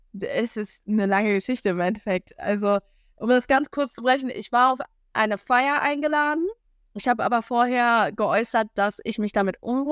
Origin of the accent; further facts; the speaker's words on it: North Rhine-Westphalia, Germany; born there; Ich bin ja gebürtige Münsterländerin.